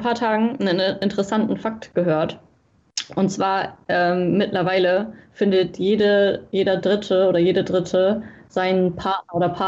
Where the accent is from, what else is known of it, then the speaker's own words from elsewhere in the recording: Lower Saxony, Germany; now in Magdeburg, Germany; weil wir halt zusammen ja in Magdeburg studieren. Wir sind gleichzeitig Mitbewohner und wir kommen beide aus Ostfriesland.